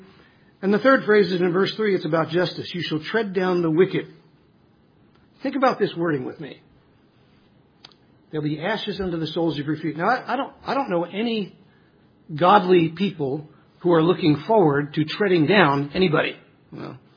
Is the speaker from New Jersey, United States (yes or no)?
yes; New Jersey, United States; I'm not a farm boy. You know, I grew up in New Jersey, short distance from New York City, but not too far west of us.